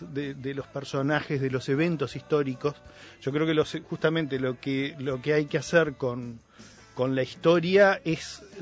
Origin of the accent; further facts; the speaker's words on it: Uruguay; como uruguayo